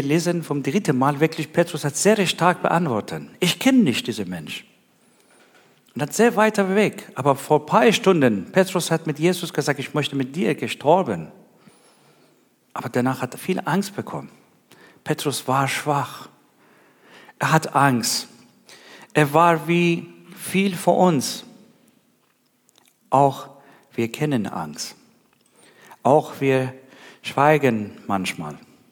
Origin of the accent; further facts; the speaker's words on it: Iran; now in Germany; Ich komme aus dem Iran. Ich bin in eine muslimische Umgebung gewachsen, aufgewachsen.